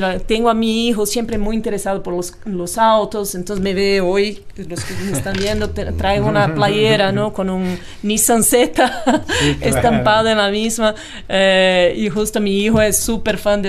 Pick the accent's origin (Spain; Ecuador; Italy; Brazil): Brazil; now in Mexico; desde el extremo sur de América Latina, en países como Argentina o mi país de origen, Brasil, Chile, Perú